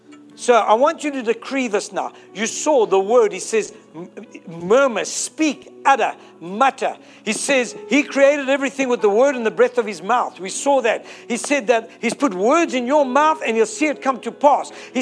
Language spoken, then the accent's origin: English; South Africa; My wife is brilliant at this stuff because me, I'm South African Lebanese.